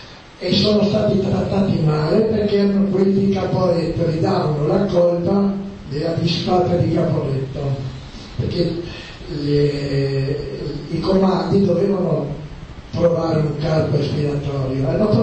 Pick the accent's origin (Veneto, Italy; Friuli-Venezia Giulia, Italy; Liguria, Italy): Friuli-Venezia Giulia, Italy; Trieste; Buonasera, io vengo da Trieste, faccio ricerca anch'io sulle foibe